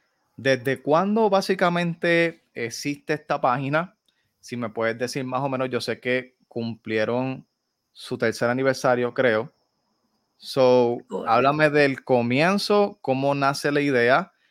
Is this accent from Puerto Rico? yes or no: yes; Yauco, Puerto Rico; vengo de Yauco, Puerto Rico.